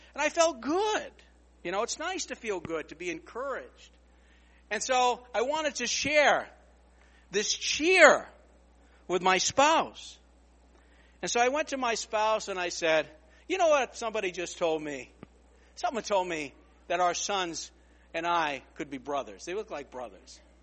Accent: Mystic, Connecticut, United States; also born or lived in Groton; And I remember, you know, when we moved to a house from Groton to Mystic, Connecticut, and I was finally getting my own bedroom.

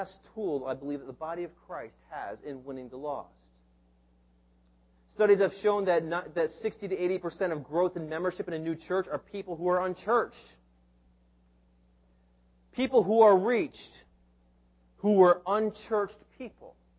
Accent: Storrs, Connecticut, United States; I'm actually originate from the Storrs area, and I went to the Willimantic Church

